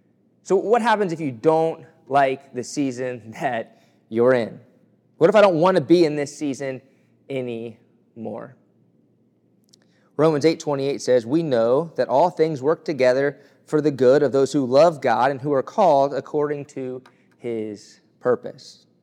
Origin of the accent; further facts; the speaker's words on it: Kentucky, United States; Growing up in Kentucky, I took for granted that we had all four seasons in its fullest form.